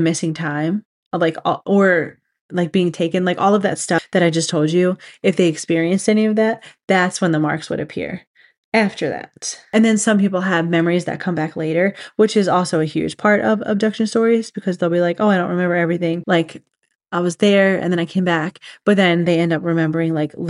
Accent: Briarcliff, Pennsylvania, United States; So we were at the house that I grew up in Briarcliff, if there's any Delco people listening to this.

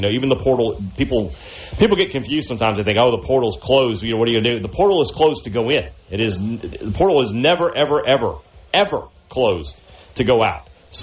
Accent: Vicksburg, Mississippi, United States; Visit Vicksburg.com, my hometown in the great state of Mississippi.

